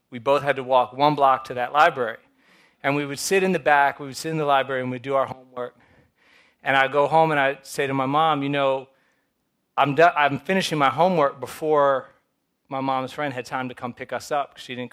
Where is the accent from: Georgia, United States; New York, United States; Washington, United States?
Georgia, United States; Atlanta; I was mentioning to Robin that I was raised in libraries. I grew up in Atlanta, and my parents had split up.